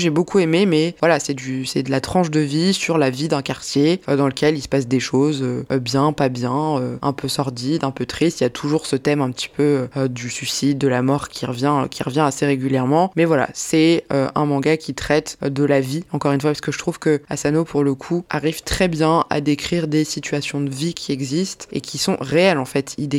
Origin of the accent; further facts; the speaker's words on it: France; on est français